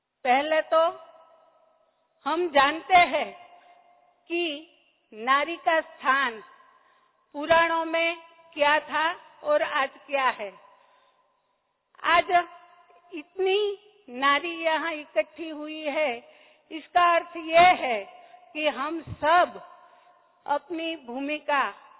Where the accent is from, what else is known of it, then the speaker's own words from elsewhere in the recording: Rajkot, Gujarat, India; first language Gujarati; Hindi is a second language; पहली बार हम हिंदी में बोल रहे हैं। हमारी मदर टंग गुजराती है